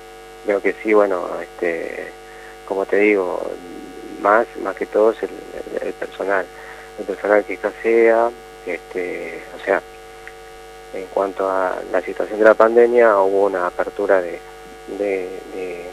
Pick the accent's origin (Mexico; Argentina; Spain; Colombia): Argentina